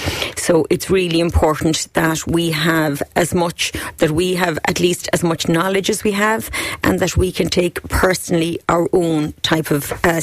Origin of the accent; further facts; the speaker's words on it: Ireland; That's one of the good things about being Irish.